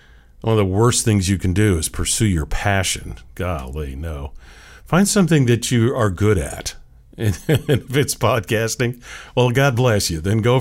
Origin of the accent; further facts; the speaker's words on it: Seattle, Washington, United States; moved away as an adult; now in Tallahassee, United States; working for a local radio station up in Seattle, Washington, my hometown, at least by way of birth and upbringing. It's fair to say that Tallahassee is and has been for now these last 43 years my hometown